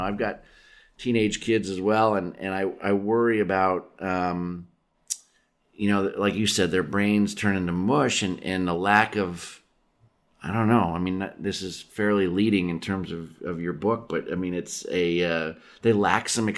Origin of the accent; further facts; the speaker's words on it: Pennsylvania, United States; You know, I grew up in Western Pennsylvania